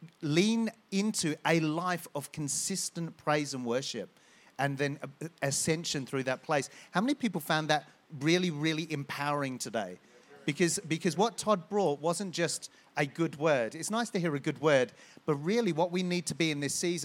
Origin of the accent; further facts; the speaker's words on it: United Kingdom; But being British, that is.